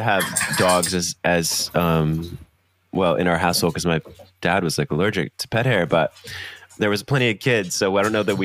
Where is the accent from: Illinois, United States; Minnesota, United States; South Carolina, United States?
Minnesota, United States; because I'm from Minnesota, during the summer we play volleyball.